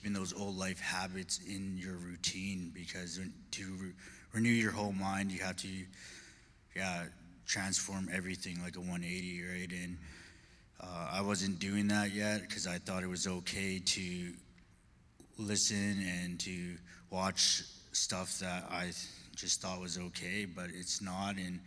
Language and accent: English; Edmonton, Alberta, Canada; moved away; because I had to leave my hometown. I'm from Edmonton